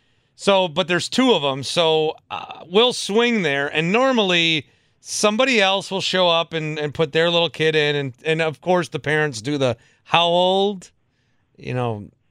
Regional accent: Fond du Lac, Wisconsin, United States; We did a block party growing up in Fond du Lac where we had like a pig that we would roast.

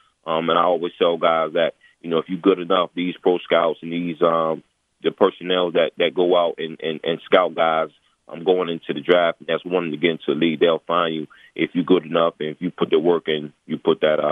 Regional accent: Newport News, Virginia, United States; Some of the things that I work on back in my hometown, Newport News, Virginia, is really just giving back to the youth

